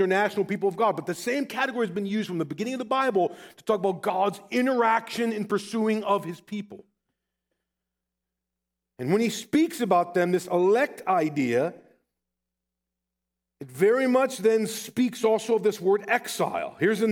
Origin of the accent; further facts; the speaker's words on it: Rockford, Illinois, United States; For me, for example, being born and raised in Rockford, Illinois, I feel pretty at home in this area.